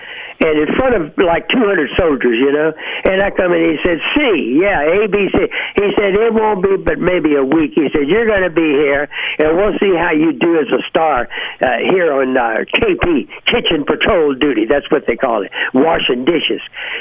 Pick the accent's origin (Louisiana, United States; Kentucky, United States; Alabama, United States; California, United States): Louisiana, United States; accent: Louisiana; I think maybe it was my Louisiana accent that I really, really had. It was so strong